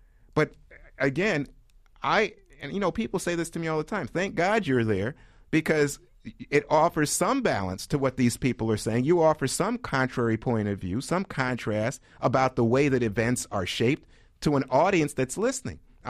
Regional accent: Brooklyn, New York, United States; Yeah, I grew up in Brooklyn. I read tabloids.

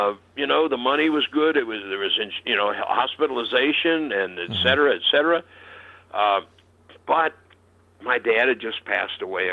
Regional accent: Ohio, United States; I'm an Ohio boy, so I'm not, you know.

